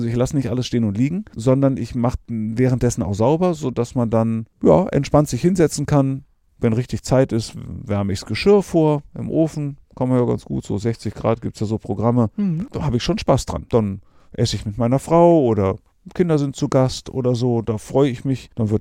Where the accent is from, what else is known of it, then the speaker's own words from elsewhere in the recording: Borkum, Lower Saxony, Germany; Meine Kindheit habe ich auf Borkum verbracht, also auf einer ostfriesischen Insel. Mir liegt die Nordsee einfach total.